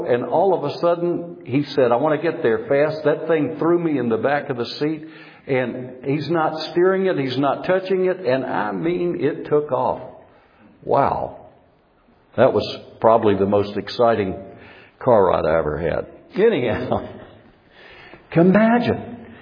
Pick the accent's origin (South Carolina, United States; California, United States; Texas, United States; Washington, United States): South Carolina, United States; Myrtle Beach; In my hometown, I found in the news this week, there was a giant jellyfish washed up in Myrtle Beach, South Carolina.